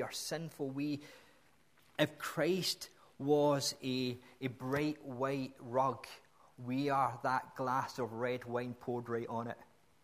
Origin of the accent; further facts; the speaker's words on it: Scotland, United Kingdom; it's because I'm a Scot.